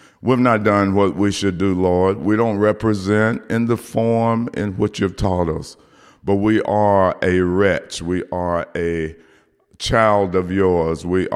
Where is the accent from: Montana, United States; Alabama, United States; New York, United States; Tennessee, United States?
Tennessee, United States; Whitehaven; I live all the way at the Mississippi line. I come from Whitehaven.